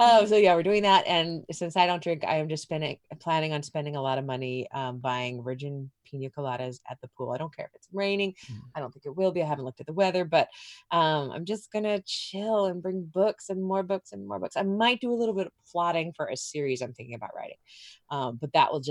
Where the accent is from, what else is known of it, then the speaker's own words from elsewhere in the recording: Arizona, United States; I'm from Arizona, and my wife is from Idaho, but neither of us have ever seen the Grand Canyon.